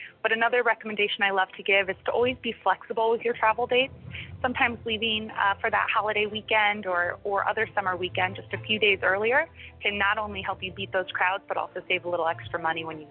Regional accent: Chicago, Illinois, United States; My very favorite barbecue destination is actually in my hometown of Chicago.

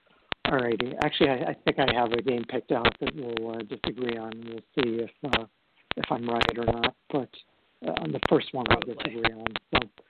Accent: Philadelphia, Pennsylvania, United States; Okay, next up we've got my hometown team here, even though I don't root for them, the Eagles traveling to Cleveland.

